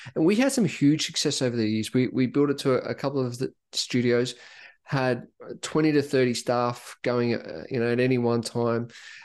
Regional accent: Sydney, New South Wales, Australia; growing up in Sydney, mum, dad, two sisters at the time, another sister was coming.

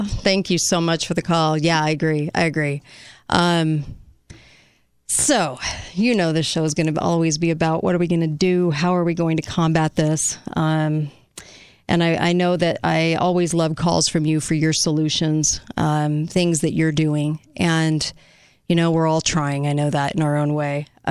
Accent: California, United States; moved away as an adult; I came from California 25 years ago, and I really honor the history here.

